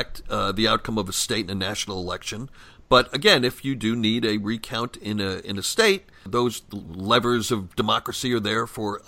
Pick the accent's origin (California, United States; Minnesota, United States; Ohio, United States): California, United States; Los Angeles; Even as a Californian, even as a Los Angelino, I'm very excited that it's the Cubs versus the Indians.